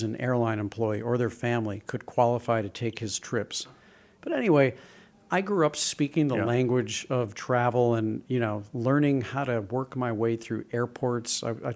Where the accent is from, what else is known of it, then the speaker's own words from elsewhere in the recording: St. Louis, Missouri, United States; So I grew up in St. Louis, and my dad was a travel agent.